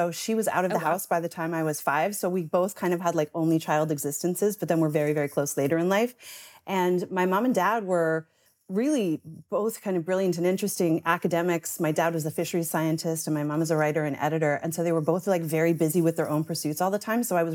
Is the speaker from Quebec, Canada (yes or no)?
no; Newfoundland and Labrador, Canada; I grew up in Newfoundland off the east coast of Canada.